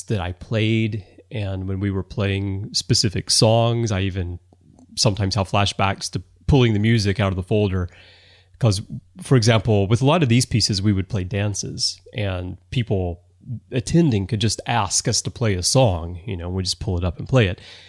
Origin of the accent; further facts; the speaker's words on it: Alabama, United States; Well, you know, for me, I'm from the South. I'm from Alabama, and I grew up around jazz.